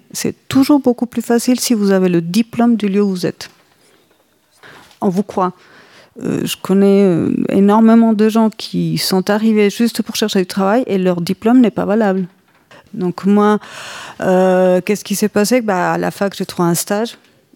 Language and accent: French; Colombia; French is a second language; moved away; Peut-être, pourquoi pas. En tout cas, j'aimerais bien que mes enfants ils vivent un moment en Colombie.